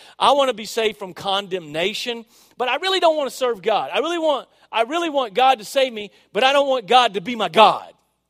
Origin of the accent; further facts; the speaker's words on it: Arkansas, United States; Can you tell I'm from Arkansas?